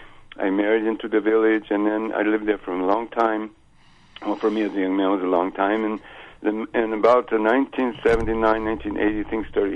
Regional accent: New Mexico, United States; And so I grew up in a little, well, it wasn't so little, a large pueblo here in New Mexico, and grew up in an America which turned out, and which I didn't know, to be a little different than the rest of America.

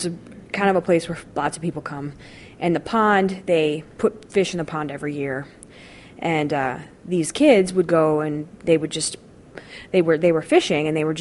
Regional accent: Chicago, Illinois, United States; We're from Chicago, like how, you know, but my dad taught me how to fish.

